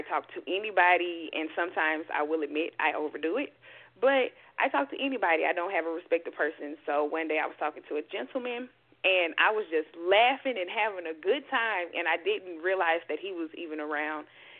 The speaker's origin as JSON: {"language": "English", "region": "Mississippi", "country": "United States", "tie": "born or raised there", "said": "So I am from Mississippi. So I'm from deep down south. I'm from Mississippi, born and raised."}